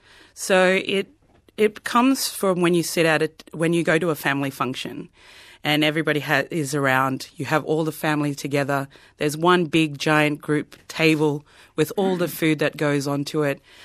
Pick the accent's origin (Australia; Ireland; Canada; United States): Australia; Queensland; I'm island folk from the Torres Strait. We love simple flavors because simple flavors are always delicious.